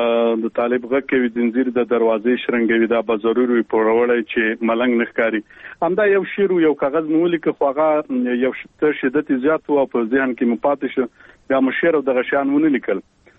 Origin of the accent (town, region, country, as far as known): Khost, Afghanistan; born there